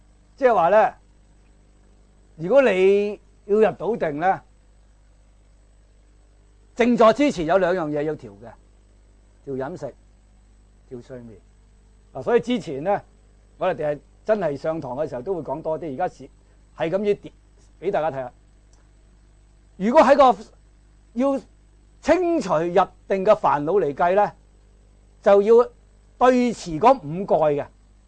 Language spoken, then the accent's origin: Cantonese; Hong Kong; 点知我哋香港人好福报啊？